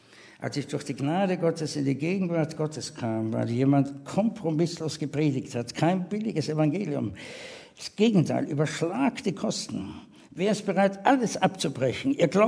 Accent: Austria; Als Österreicher, meine Frau Schweizerin, haben wir mit unseren Ausländerpfunden gewuchert.

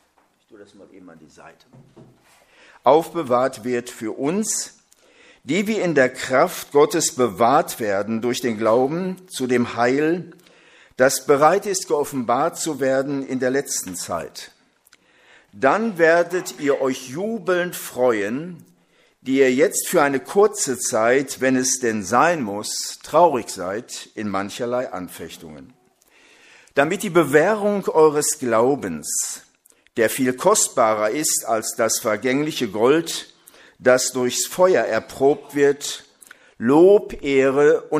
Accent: West Germany, Germany; Gerade in den sogenannten westlichen Bundesländern, wo ich groß geworden bin

